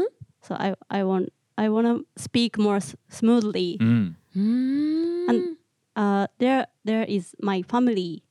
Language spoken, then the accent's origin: Japanese; Nagoya, Aichi, Japan; I'm from Nagoya City.